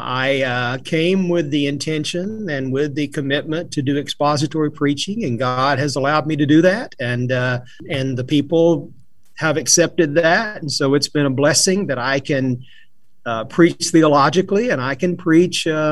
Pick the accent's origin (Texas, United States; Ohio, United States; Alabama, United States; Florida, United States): Alabama, United States; I am originally from North Alabama. I was raised in Lawrence County, Alabama, which is right near the Tennessee River.